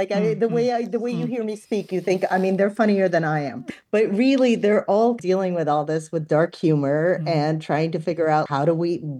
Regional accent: United States; And I'm an American.

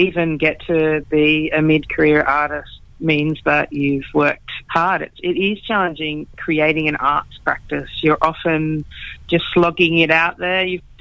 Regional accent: Australia; I have an immigrant heritage. I'm Indigenous Fijian. I grew up in Australia. I'm also European Australian.

